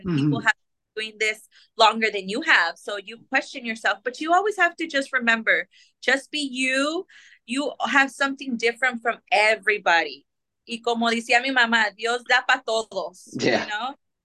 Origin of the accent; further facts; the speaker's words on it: San Jose, California, United States; San Jose, right. Local, native, born and raised in San Jose. I went to school locally as well.